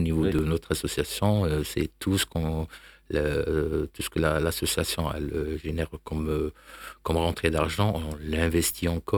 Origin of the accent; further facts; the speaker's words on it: Algeria; moved away as an adult; now in France; Non, moi, je suis algérien.